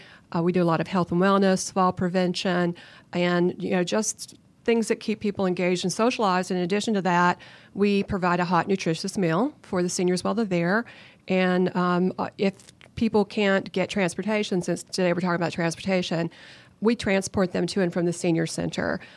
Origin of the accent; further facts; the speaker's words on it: Kentucky, United States; moved away as an adult; I am originally from Kentucky. I graduated from Cumberland College in Williamsburg, Kentucky, but I've lived in Georgia longer than I've lived anywhere.